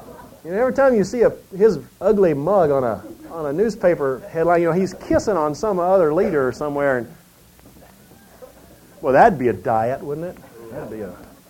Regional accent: Southern United States, United States; I come from the South, you know, and I don't know, we weren't horribly, affectionate that way

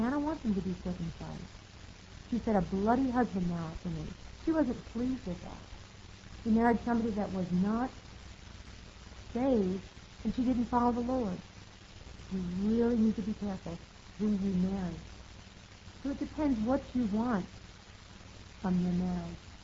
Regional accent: New York, United States; I had to. I was from New York, and I didn't know how to cook beans with bacon in it and different things like that.

